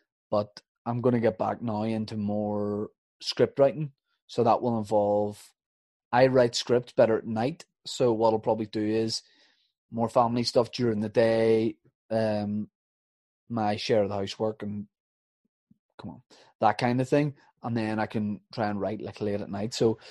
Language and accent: English; Northern Ireland, United Kingdom; I'm from Northern Ireland, my man, so I wouldn't have one.